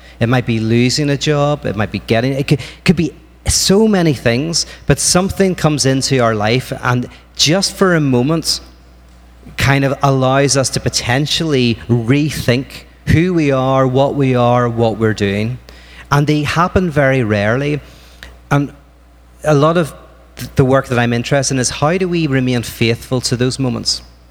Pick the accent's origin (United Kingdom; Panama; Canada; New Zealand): United Kingdom; Northern Ireland; And I grew up in Northern Ireland during kind of this thing called the Troubles.